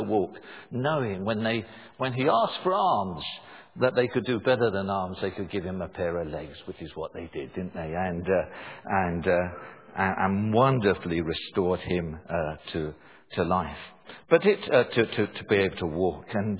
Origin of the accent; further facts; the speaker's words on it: London, United Kingdom; when I grew up in South London, the London buses tended to come along in fours and fives